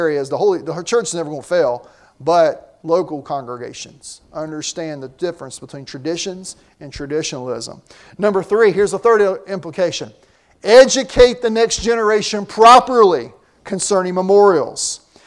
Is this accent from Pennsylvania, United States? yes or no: no; Winston-Salem, North Carolina, United States; I had a candle that I use from Old Salem, my hometown. It means a lot to me because it symbolizes, you know, my upbringing.